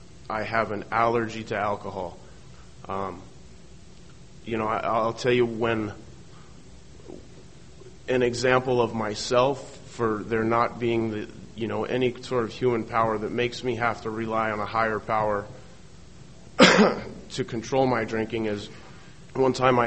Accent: Las Vegas, Nevada, United States; now in Oceanside, United States; A little bit about me is I grew up in, I live in Oceanside now. I grew up in Las Vegas.

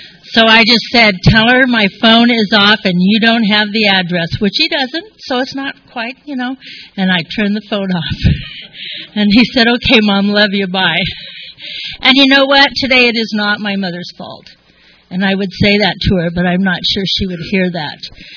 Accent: Ramona, California, United States; I was raised up in Ramona

